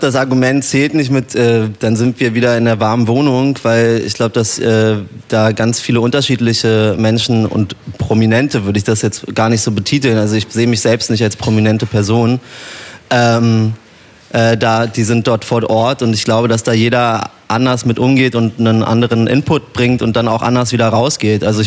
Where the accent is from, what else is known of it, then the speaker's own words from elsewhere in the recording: Berlin, Germany; ich bin in Berlin aufgewachsen